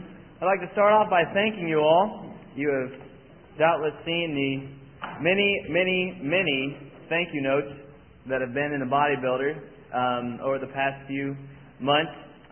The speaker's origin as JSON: {"language": "English", "town": "Manhattan", "region": "Kansas", "country": "United States", "tie": "born or raised there", "said": "I grew up in Manhattan, Kansas. I was homeschooled, I guess"}